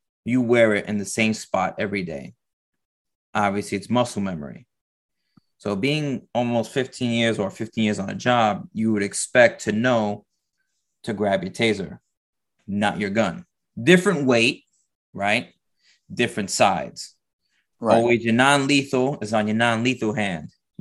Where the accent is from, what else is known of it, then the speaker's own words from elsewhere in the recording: New York City, New York, United States; because I grew up in New York, you know, I grew up in the Bronx